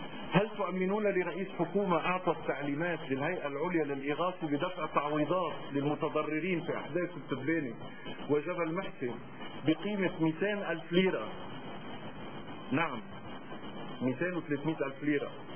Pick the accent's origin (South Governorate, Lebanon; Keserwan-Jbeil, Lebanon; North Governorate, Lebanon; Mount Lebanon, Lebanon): North Governorate, Lebanon; Tripoli; نحن أبناء طرابلس لن نقبل بذلك، وطرابلس ليست عبرة.